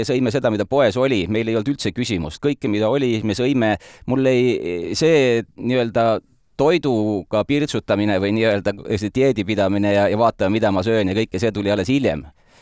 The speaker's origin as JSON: {"language": "Estonian", "town": "Tartu", "region": "Tartu County", "country": "Estonia", "tie": "born there", "said": "Sündisin Tartus"}